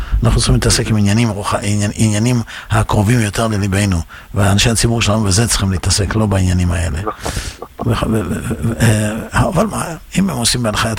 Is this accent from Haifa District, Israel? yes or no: no; Netanya, Central District, Israel; אני רוצה להגיד לך שאני גדלתי בנתניה. כשאני הייתי בנתניה, נתניה הייתה נחשבת כעיר הפשע של מדינת ישראל.